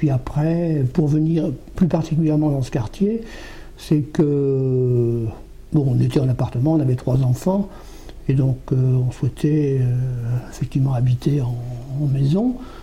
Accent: Normandy, France; now in Orléans, France; Et nous venions de Seine-Maritime. Puisque moi je suis originaire de Seine-Maritime et nous avions fait nos études à Rouen, Mont-Saint-Aignan, et après nous sommes arrivés ici, nous sommes installés à Saint-Marceau. Et puis en 82, on a acheté cette maison et on s'est installé ici

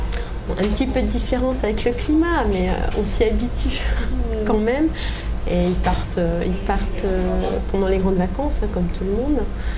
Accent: Orléans, Centre-Val de Loire, France; Je suis née à Orléans.

